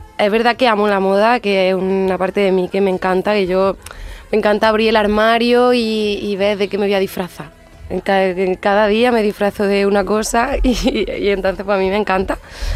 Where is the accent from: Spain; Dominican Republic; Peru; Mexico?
Spain; Andalusia; Hemos estado en Úbeda y también estuve en mi pueblo en el Festival Flamenco de allí.